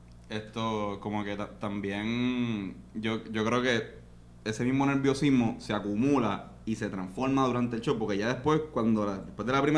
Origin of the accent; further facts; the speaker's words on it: Río Piedras, Puerto Rico; como somos de Río Piedra...